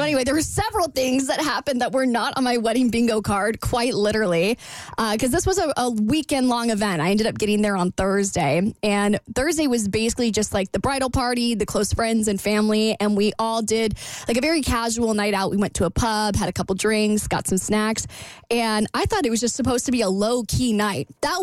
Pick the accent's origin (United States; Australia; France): United States; Florida; Like I'm not very Southern, but sometimes I catch myself. I'm like, why am I twanging? Like I'm literally from Florida.